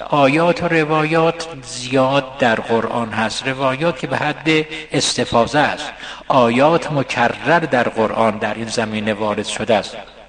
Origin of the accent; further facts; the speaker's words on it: Isfahan, Iran; گفت اهل کجا هستید؟ گفتم اصفهان.